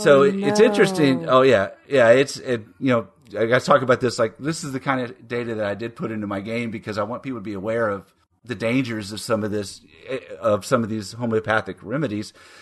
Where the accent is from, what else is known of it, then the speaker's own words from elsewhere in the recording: Texas, United States; accent: Texas; It's probably my Texas accent that screwed